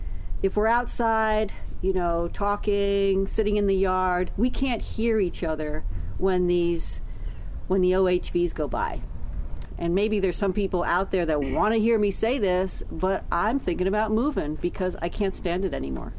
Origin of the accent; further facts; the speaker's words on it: Moab, Utah, United States; they ask me where I'm from. I'm from Moab, and they say, oh, Moab.